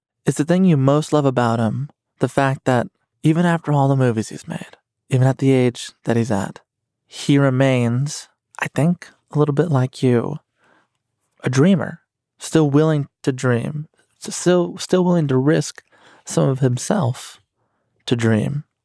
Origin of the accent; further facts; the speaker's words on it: Chicago, Illinois, United States; I was raised in Chicago, loved him.